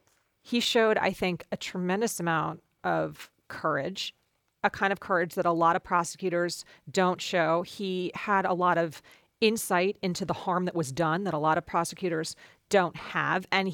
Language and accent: English; Philadelphia, Pennsylvania, United States; in my hometown of Philadelphia, that exact thing happened